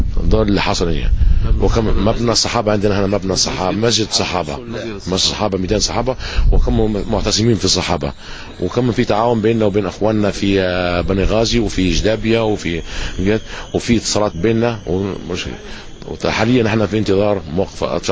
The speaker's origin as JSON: {"language": "Arabic", "region": "Benghazi", "country": "Libya", "said": "تول الاحتجاجات عندنا في بنغازي"}